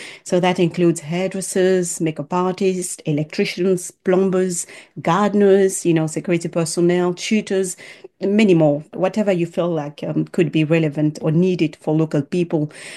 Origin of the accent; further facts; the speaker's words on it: Côte d’Ivoire; venture that is deeply tied to the values that my father taught me and the needs that I've witnessed growing up in the Ivory Coast.